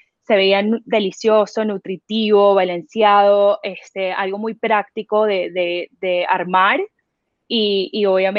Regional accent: Venezuela; moved away as an adult; also born or lived in United States; now in Colombia; yo soy venezolana. Llegué a Colombia en el 2011, recién graduada de la universidad. Me estudié comercio de modas en Estados Unidos.

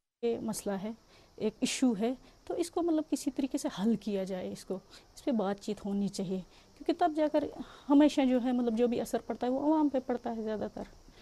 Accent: Uri, Jammu and Kashmir, India; जहाँ पे मैं खड़ी हूँ, मैं एक कश्मीर का एक फार फ्लंग एरिया उड़ी है, मतलब यहाँ हमारे गांव का नाम बलकोट है। यहाँ पर मतलब ज़्यादा से ज़्यादा 2 किलोमीटर दूर पाकिस्तान हमारा है।

